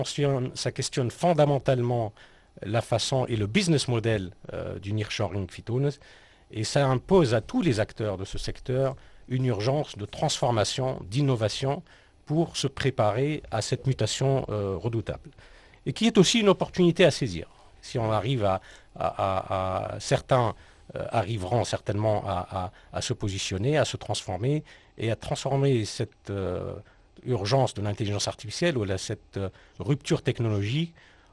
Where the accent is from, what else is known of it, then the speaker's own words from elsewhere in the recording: Tunisia; ولي كومبيتونس اللي عندنا في تونس وفي الخارج